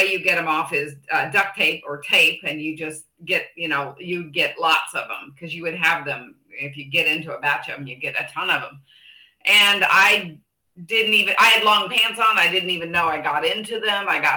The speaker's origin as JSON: {"language": "English", "region": "Missouri", "country": "United States", "tie": "born or raised there", "said": "I went to Missouri to visit family, and I grew up in Missouri."}